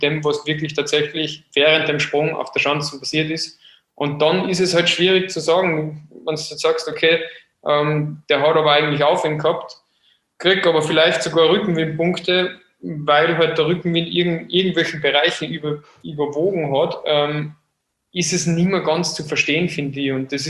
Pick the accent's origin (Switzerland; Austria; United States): Austria; glaube ich, aber da als Österreicher den Nationencup-Draht